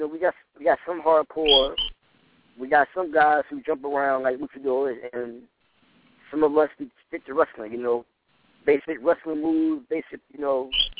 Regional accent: Philadelphia, Pennsylvania, United States; I'm from Philly, so we had NWA and of course WWF.

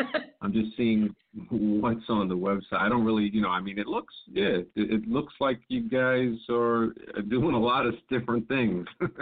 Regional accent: New York, United States; I'm from New York.

